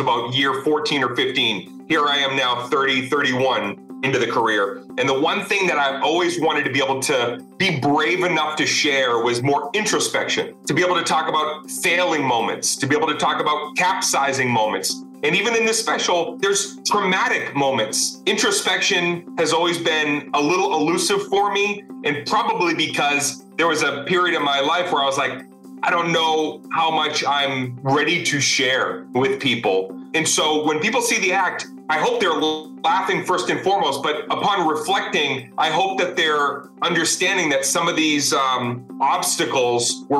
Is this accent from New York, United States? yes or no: no; Arlington, Massachusetts, United States; also born or lived in Cambridge; I was born in Cambridge, grew up in Arlington. And no, I was introvert.